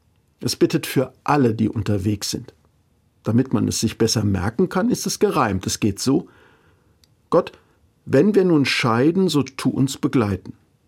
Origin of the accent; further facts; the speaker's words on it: Mainz, Rhineland-Palatinate, Germany; Es stammt nicht aus Paris, sondern hier aus meiner Heimatstadt Mainz.